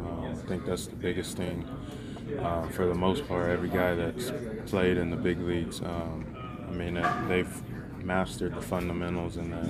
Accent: Houston, Texas, United States; Houston, Texas.

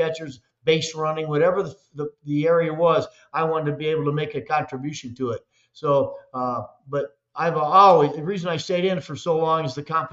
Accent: Michigan, United States; Well, I'm from Michigan, Cameron, originally, and there was a Detroit Tiger, and when I was growing up, we weren't able to see baseball like you can today.

